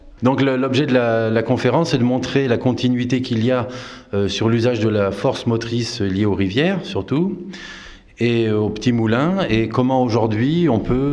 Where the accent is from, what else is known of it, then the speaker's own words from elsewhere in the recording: France; j'ai une famille meunière. Je suis originaire de Sévéraguet, donc j'ai 200 ans de meunerie derrière moi